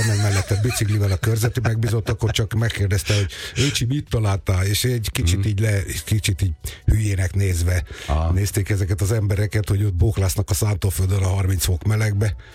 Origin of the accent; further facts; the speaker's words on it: Dombóvár, Tolna, Hungary; én Dombaváron nőttem föl